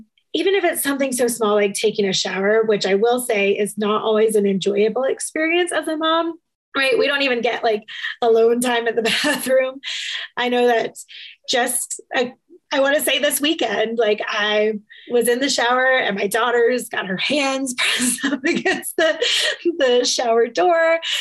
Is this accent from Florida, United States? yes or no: yes; Florida, United States; And, you know, growing up in Florida, I never had that. I didn't even see snow till I was 20 years old.